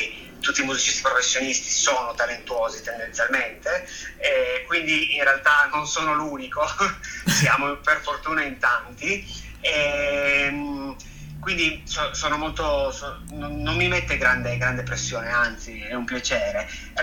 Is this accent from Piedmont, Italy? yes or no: yes; Turin, Piedmont, Italy; io sono nato e cresciuto a Torino